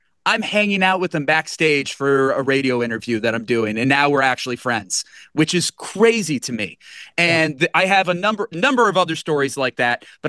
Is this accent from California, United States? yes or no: no; New York, United States; as somebody growing up in the Northeast, you know, New York rather than New Jersey, but still … is inescapable.